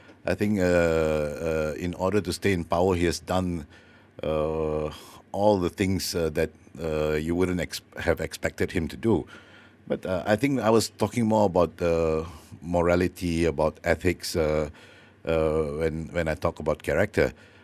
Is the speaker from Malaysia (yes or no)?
yes; Malaysia; And as a Malaysian, people always ask you questions about the money deposited into the Prime Minister's account